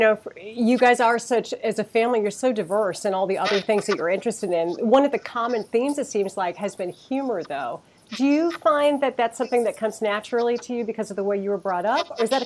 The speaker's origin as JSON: {"language": "English", "town": "Fort Worth", "region": "Texas", "country": "United States", "tie": "born or raised there", "said": "I grew up in Fort Worth, Texas."}